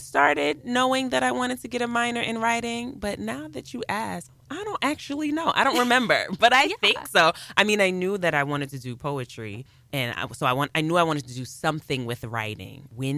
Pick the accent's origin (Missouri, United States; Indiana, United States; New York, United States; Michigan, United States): New York, United States; Harlem; I'm from Harlem, New York, but I live just outside of Philly.